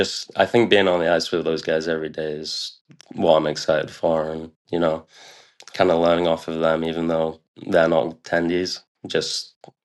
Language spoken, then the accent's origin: English; Doncaster, Yorkshire and the Humber, United Kingdom; I'm from Doncaster, so it's only 30 minutes out